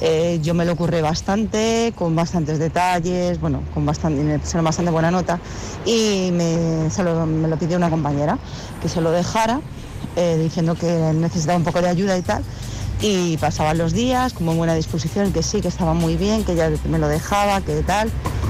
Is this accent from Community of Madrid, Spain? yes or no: yes; Madrid, Community of Madrid, Spain; de Madrid